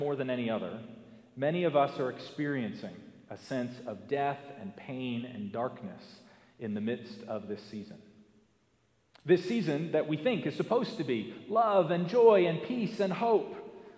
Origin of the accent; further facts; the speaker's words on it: Virginia, United States; at a church in the neighboring county from where I grew up in Northern Virginia